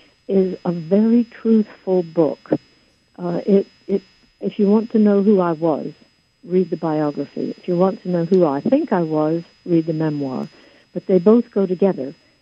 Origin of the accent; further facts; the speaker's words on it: Washington, District of Columbia, United States; I grew up in and around Washington, D.C.